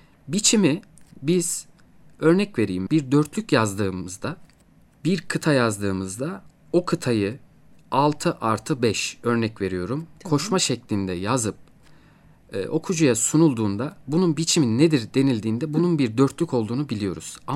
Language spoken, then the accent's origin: Turkish; Bolvadin, Afyonkarahisar, Turkey; 1991'de Afyon'un Bolvadin ilçesinde doğdum. İlk ve orta öğrenimi Bolvadin'de tamamladıktan sonra 2009'da mülkiyeye girdim.